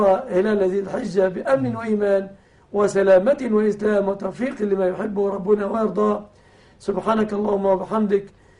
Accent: Egypt; كما أسأل الله أن يحفظ بلادنا مصر أمنة مطمئنة وسائر

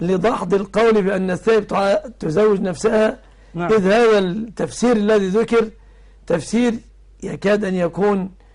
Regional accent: Egypt; عندنا في مصر المرأة الثيب تزوج نفسها دون الرجوع إلى وليها

